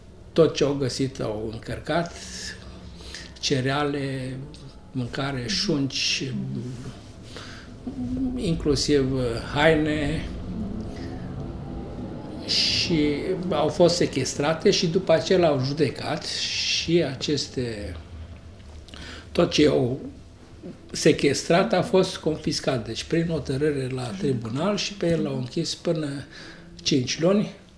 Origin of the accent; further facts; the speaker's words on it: Dudeștii Vechi, Timiș County, Romania; Eu sunt din Dudești Veche, atunci se numea Beșinova Veche. Au dus 87 de familii, au fost deportate, este un sat de bulgari, deci la vremea respectivă erau chiar numai bulgari